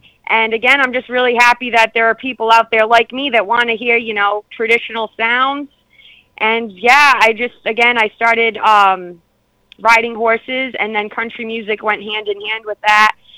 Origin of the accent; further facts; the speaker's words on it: Rhode Island, United States; So I grew up in Rhode Island, which, again, most people don't think of country music when they think of Rhode Island.